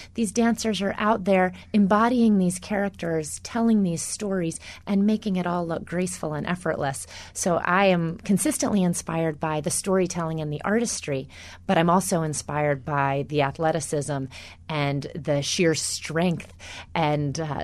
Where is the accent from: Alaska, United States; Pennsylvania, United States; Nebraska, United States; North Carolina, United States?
North Carolina, United States; I grew up in North Carolina and always admired ABT